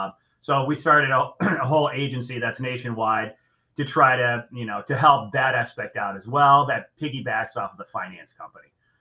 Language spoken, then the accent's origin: English; Rochester, New York, United States; also born or lived in Buffalo / Florida; now in Chicago, United States; And I grew up in Rochester, New York, actually. And I moved around a little bit after I went to school in Buffalo, and then I did like accounting at a resort in Florida. And then I moved to Chicago to trade futures.